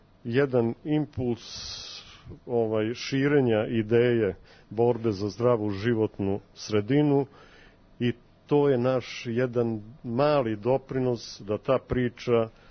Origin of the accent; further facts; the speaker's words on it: Topola, Šumadija, Serbia; inače iz Topole sam Oplenačke